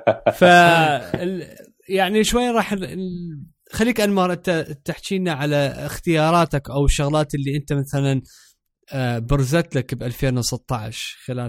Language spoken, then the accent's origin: Arabic; Iraq; سواء ذا كان يعني بلدنا العراق او الدول العربيه